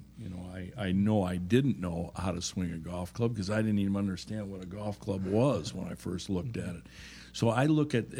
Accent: United States; I mean, as an American, if you're keeping score, you're just devastated, you know.

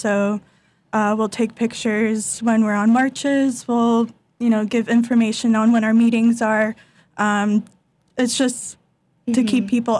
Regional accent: Chicago, Illinois, United States; Yeah, so I'm actually from Chicago. I grew up going to St. John Cantius.

